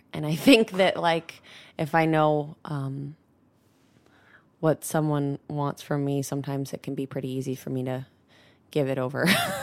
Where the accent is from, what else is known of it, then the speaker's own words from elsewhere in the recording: North Carolina, United States; Like, I grew up in North Carolina, and I was a little late in the game